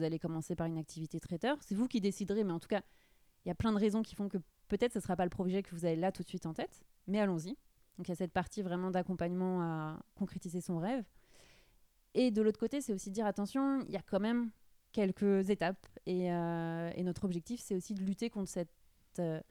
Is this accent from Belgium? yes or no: no; Vannes, Brittany, France; à Vannes, là d'où je viens, dans le lycée